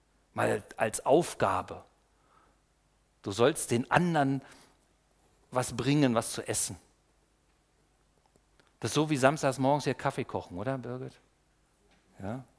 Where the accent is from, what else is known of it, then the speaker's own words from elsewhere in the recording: East Germany, Germany; Ich bin ja in der DDR aufgewachsen